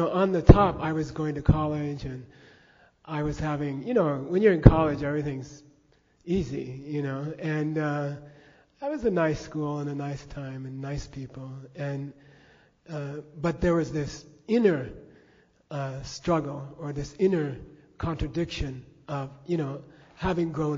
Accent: Phoenix, Arizona, United States; I grew up in Phoenix and attended All Saints Episcopal Church, and I loved it.

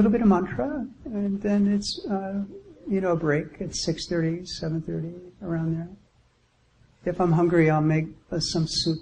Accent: New York, United States; Being a New Yorker, you have 84 choices in a square mile of your house

